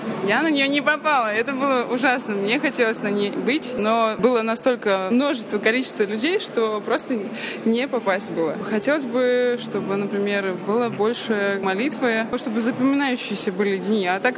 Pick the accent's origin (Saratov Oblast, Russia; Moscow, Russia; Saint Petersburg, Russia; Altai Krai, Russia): Saint Petersburg, Russia; я из Петербурга. Я сейчас нахожусь в Мадриде.